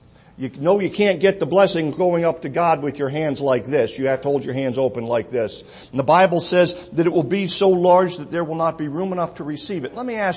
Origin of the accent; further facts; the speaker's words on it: Alaska, United States; I was born and raised in Alaska, and I wanted a wood stove in my house.